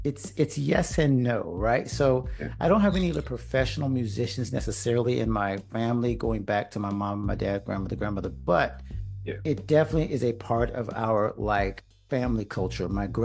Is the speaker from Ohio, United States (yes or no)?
no; Pensacola, Florida, United States; I started as a classical musician, actually, growing up in Pensacola, Florida, here in the States.